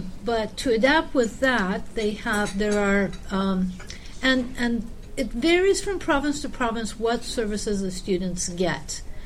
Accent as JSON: {"language": "English", "country": "Turkey", "tie": "born or raised there", "moved": "yes", "lives_now": "Canada", "said": "I grew up in Turkey, but that was a long time ago."}